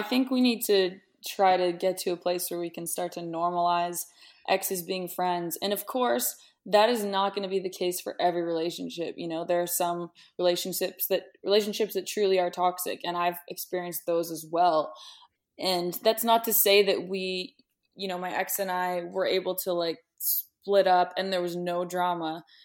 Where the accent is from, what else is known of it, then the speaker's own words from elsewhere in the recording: Toronto, Ontario, Canada; because we're both from Toronto